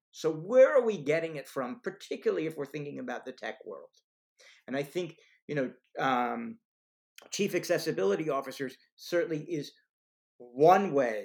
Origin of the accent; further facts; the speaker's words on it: New Haven, Connecticut, United States; my dad was a physician and professor of medicine at Yale, so I grew up in New Haven, but my parents were from New York City, so we went back and forth.